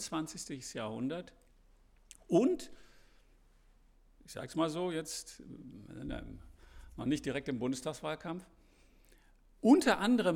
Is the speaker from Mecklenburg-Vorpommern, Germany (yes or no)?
no; Hamburg, Germany; Und ich komme aus Hamburg